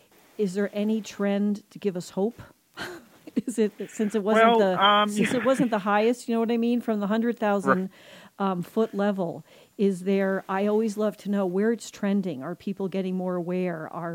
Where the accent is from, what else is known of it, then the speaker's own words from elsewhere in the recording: New Jersey, United States; I grew up on the Jersey Shore, loved it. It's one of the happiest memories I have of being a kid.